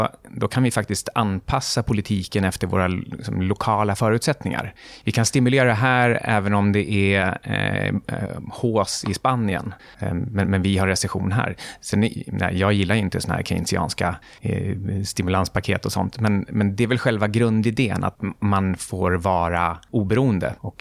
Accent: Sweden; så som svensk så är det väl smartast

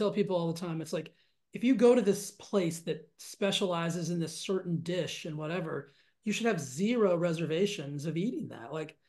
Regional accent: Texas, United States; I'm from Texas. Like I thought barbecue was the only food group that was available.

